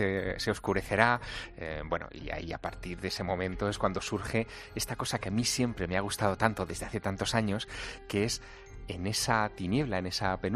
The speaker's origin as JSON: {"language": "Spanish", "town": "Teruel", "region": "Aragon", "country": "Spain", "tie": "born there", "said": "yo, como tú muy bien sabes, nací en Teruel, que es una ciudad muy pequeñita."}